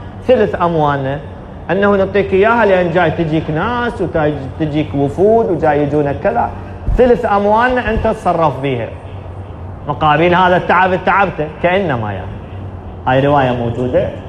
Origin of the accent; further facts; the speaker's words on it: Iraq; أسهل شيء عندنا بالعراق يصيحون ليل نهار عمره عمره